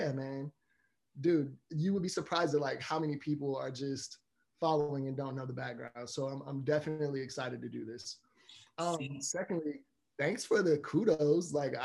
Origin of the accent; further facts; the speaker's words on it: Douglasville, Georgia, United States; I'm from Atlanta, Georgia. Georgia born and bred. So like true Southern boy.